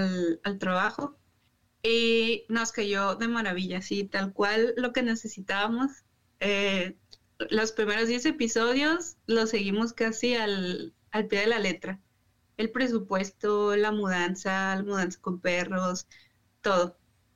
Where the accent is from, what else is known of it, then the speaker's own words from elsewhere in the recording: Culiacán, Sinaloa, Mexico; now in Mexicali, Mexico; Yo soy nacida y criada en Culiacán, Sinaloa, pero me fui a estudiar a Mexicali ya hace 10 años.